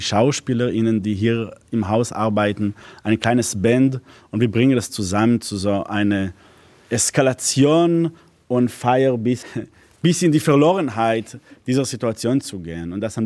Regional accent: Israel; Ich komme aus Israel

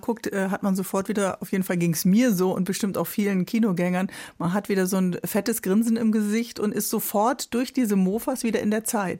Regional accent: Northern Germany, Germany; Als Norddeutsche bin ich selten so weit unten.

